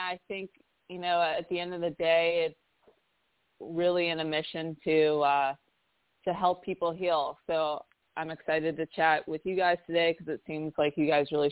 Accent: East Coast, United States; also born or lived in Philadelphia / Detroit; now in California, United States; I'm from the East Coast and lived in Philadelphia a long time, Detroit, and then California wooed me over, and I haven't been able to leave.

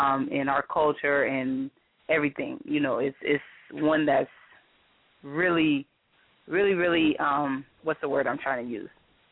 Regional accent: Atlanta, Georgia, United States; I'm anticipating a much better one this year because it's in ATL, my hometown.

